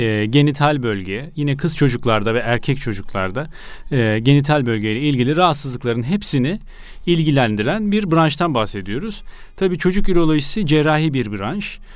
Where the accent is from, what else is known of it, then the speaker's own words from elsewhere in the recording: Hatay, Turkey; Memleketimiz Hatay.